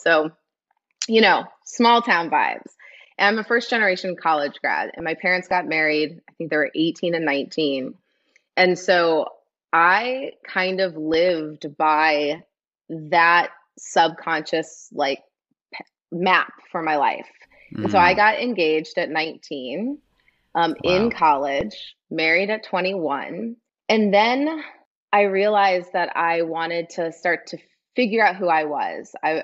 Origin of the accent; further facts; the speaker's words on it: Midwest, United States; so I'm from the Midwest, grew up in a town of 800 people.